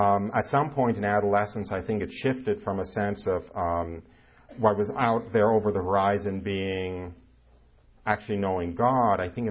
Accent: New York, United States; I was raised outside of New York City, very Jewish, fairly observant.

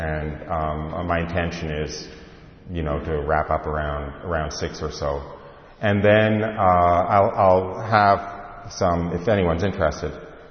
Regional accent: Englewood, New Jersey, United States; born there; I was born in Englewood, New Jersey, right across the George Washington Bridge.

